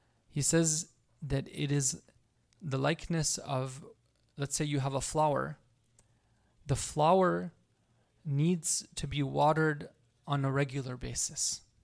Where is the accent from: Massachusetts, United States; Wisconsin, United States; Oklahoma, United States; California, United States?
California, United States; you can tell I come from Silicon Valley here, you know.